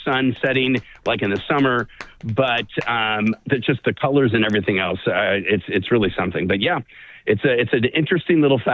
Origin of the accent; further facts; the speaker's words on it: San Francisco, California, United States; even though I grew up in San Francisco, so I was a 49er fan.